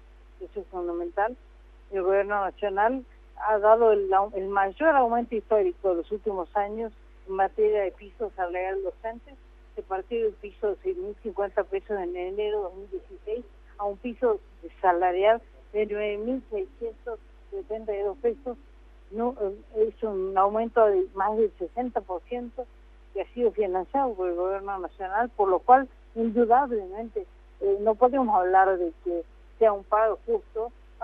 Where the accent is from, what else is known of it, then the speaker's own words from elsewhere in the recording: Jujuy, Argentina; Nosotros somos argentinos también, los jujeños